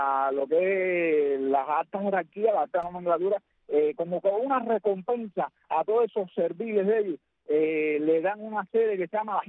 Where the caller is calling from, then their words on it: Baraguá, Ciego de Ávila, Cuba; desde Baragua, Cuba.